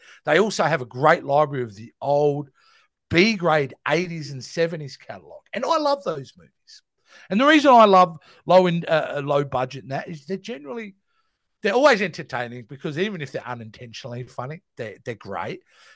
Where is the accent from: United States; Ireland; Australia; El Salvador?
Australia; being Australian, I moderate sometimes the language I use online than what I would do in my everyday life. We're a colourful bunch down here.